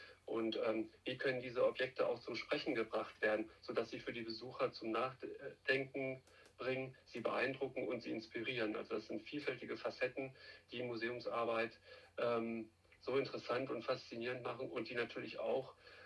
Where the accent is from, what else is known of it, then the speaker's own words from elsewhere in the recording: Hildesheim, Lower Saxony, Germany; also born or lived in Salzgitter; now in Leer, Germany; Geboren bin ich in Salzgitter-Bad. Aufgewachsen und die meiste Zeit meines Lebens habe ich in Hildesheim verbracht. Ich bin 48 Jahre und verheiratet.